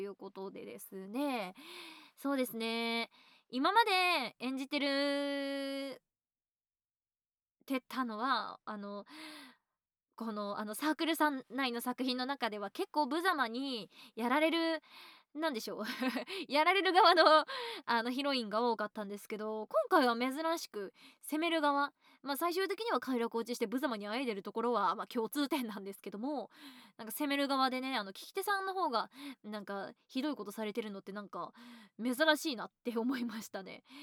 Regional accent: Gunma, Japan; 私群馬の人間なんですけど、群馬県ってだるまが有名なので

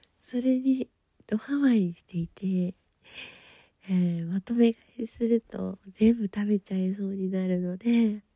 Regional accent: Sapporo, Hokkaido, Japan; 出身地は札幌です。

